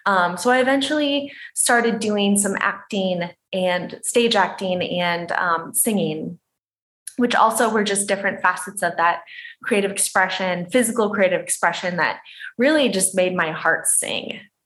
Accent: Midwest, United States; I grew up in the Midwest too, was born into a very Irish Catholic family who was very into sports.

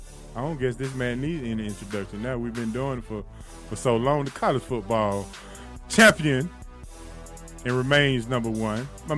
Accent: Bankhead, Georgia, United States; I am from Bankhead

